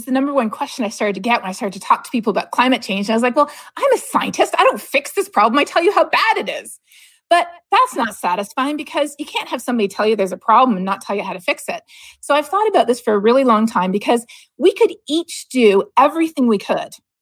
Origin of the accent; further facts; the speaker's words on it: Canada; So that's why growing up in Canada, if you wanted to earn a lot of money in the summer to pay for university, you would go tree planting.